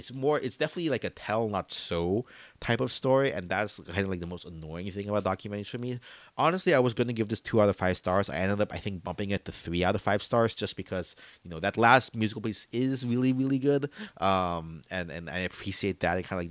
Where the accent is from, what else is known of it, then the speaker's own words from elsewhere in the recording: Jacksonville, Florida, United States; Specifically in Florida, which unfortunately they were actually in my hometown of Jacksonville talking about it.